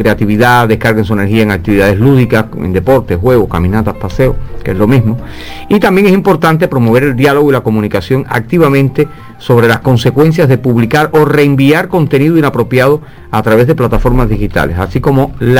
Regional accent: Matanzas, Cuba; Yo soy de Matanza

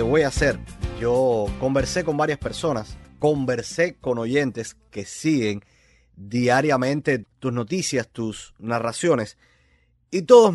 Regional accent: Artemisa, Cuba; como buen cubano, como buen arihuanabense

